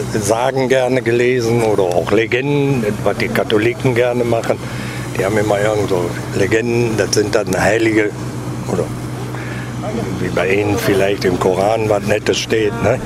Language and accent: German; Neudorf, Germany; Ich bin aber in Neudorf groß geworden und bin erst hier 1959 in der Stadt. Nein, da bin ich nach Beek. Ne? Und dann sind wir später in der Stadt.